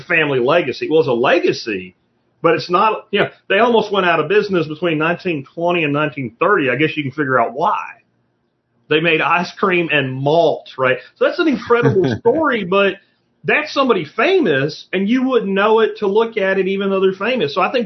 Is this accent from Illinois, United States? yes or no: no; Jacksonville, Florida, United States; also born or lived in Pennsylvania; I grew up in Jacksonville, Florida, and central Pennsylvania, like the first half of my childhood in the South and like the teenage years and high school years in the North.